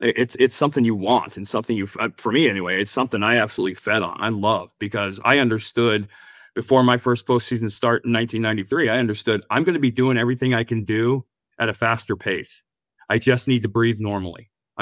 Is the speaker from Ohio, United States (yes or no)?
no; Phoenix, Arizona, United States; I grew up in Phoenix.